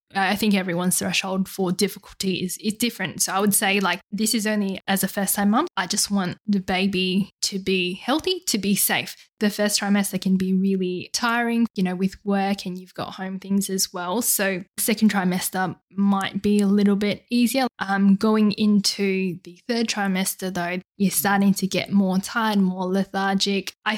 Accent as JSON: {"language": "English", "town": "Perth", "region": "Western Australia", "country": "Australia", "said": "So I'm from Perth. This would be the Perth Mums group."}